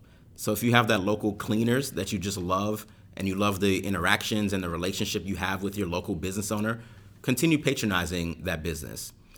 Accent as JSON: {"language": "English", "town": "New York City", "region": "New York", "country": "United States", "tie": "born or raised there", "said": "And for me, growing up in New York City, what made New York City special was our local businesses"}